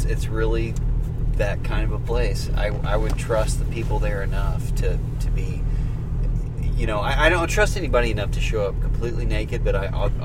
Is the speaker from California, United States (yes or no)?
no; DeSoto, Missouri, United States; I'm from DeSoto, Missouri.